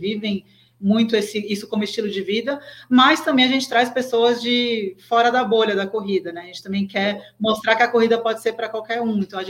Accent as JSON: {"language": "Portuguese", "region": "São Paulo", "country": "Brazil", "said": "Eu sou de São Paulo, mas eu queria ir lá para correr a Maratona do Rio."}